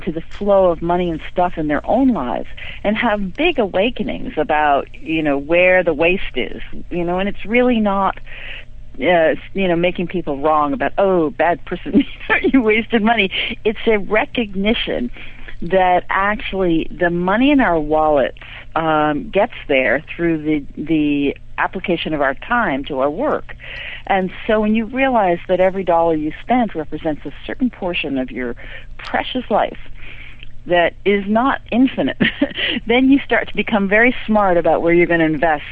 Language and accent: English; Long Island, New York, United States; also born or lived in Seattle; moved here 4 years ago. I lived in Seattle for a long time, and I lived in many western states, and I grew up on Long Island.